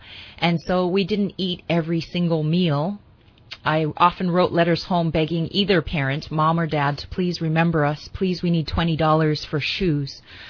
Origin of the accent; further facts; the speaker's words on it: Hawaii, United States; At that point, we were growing up on the Big Island of Hawaii, and I was going to Keao Elementary School.